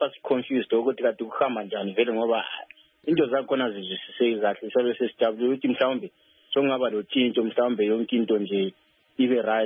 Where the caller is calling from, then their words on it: Botswana; I'm calling from Botswana.